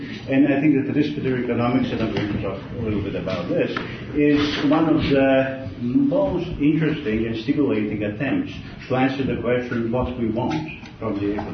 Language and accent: English; Serbia; born there; English is a second language; I'm anarchist from the Balkans, from a place that is now called Serbia. I'm basically stateless because I was born in a place called Socialist Yugoslavia, which doesn't exist anymore. So I define myself usually as a Yugoslav. Yugoslav from Serbia